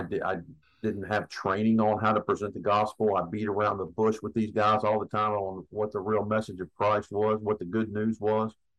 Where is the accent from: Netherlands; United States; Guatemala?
United States; Memphis, Tennessee; First of all, I grew up, my family's originally from South Carolina, but I grew up in Memphis, Tennessee.